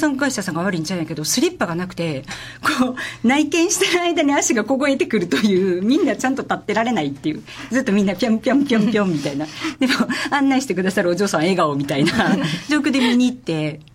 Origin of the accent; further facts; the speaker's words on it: Osaka, Japan; now in Kyoto, Japan; 実は本当に二十数年ぶりに関西に戻ってきていて、私は実は、大阪出身なんで違うんですが、京都に本当に久しぶりに住んだって形ですよね。